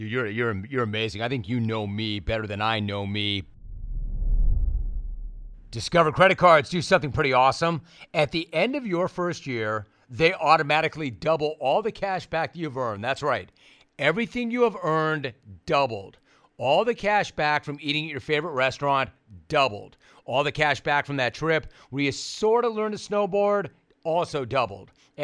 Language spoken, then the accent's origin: English; Los Angeles, California, United States; I grew up in Los Angeles, so I was exposed to some of the most iconic voices ever.